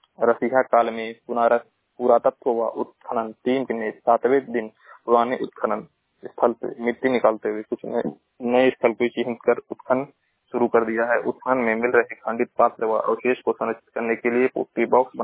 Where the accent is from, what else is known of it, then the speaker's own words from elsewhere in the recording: Maharajganj, Uttar Pradesh, India; मजीरा महाराजगंज का निवासी हूँ।